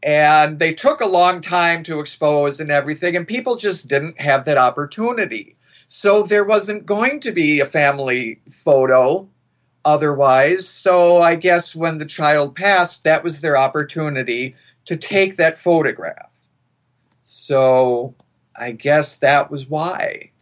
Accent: Wisconsin, United States; Well, I am from Wisconsin.

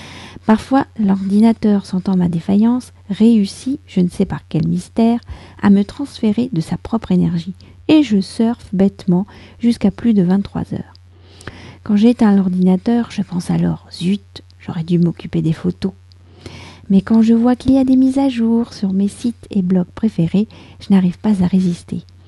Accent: France; je suis française, j'habite près de Paris

